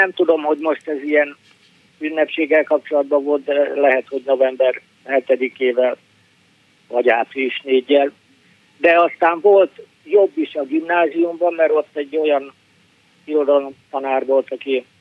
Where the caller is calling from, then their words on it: Iceland; Izlandról vagyok.